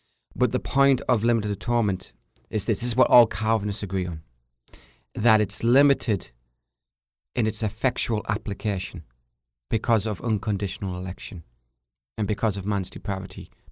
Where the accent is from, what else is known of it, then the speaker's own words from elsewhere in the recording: England, United Kingdom; Particular redemption. Especially as an English person.